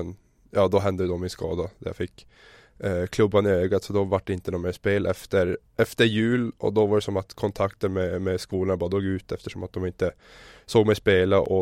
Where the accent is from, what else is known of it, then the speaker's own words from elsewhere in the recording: Luleå, Norrbotten County, Sweden; Jag är då född och uppvuxen i Luleå, lite bit utanför en liten ort som heter Gammelstan.